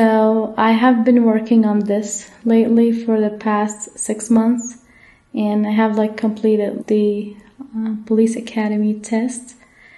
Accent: Iraq; now in United States; I am originally from Iraq, and I have been in the United States for 8 years. Me and my family arrived in 2010.

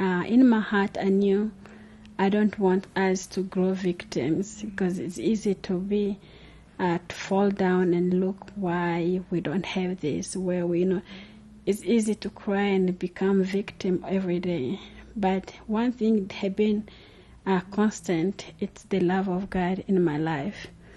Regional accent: DR Congo; now in Colorado Springs, United States; I'm originally from Democratic Republic of the Congo, and I live in Colorado Springs, Colorado. So we just first came here in the United States in 2000, July.

